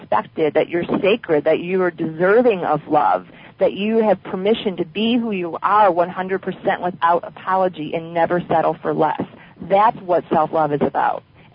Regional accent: Midwest, United States; I grew up in the Midwest. We didn't have healers.

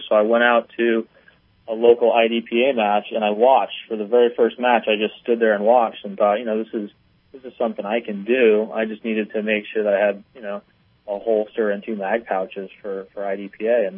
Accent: Midwest, United States; You know, I'm from the Midwest. My parents are all from the Midwest, and hunting is actually just a big part of our culture. And so I grew up around firearms

